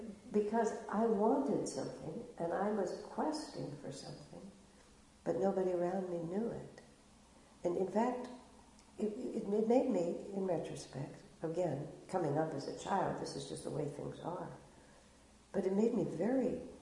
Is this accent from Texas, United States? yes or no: yes; El Paso, Texas, United States; And especially growing up in El Paso, my family was very intellectually oriented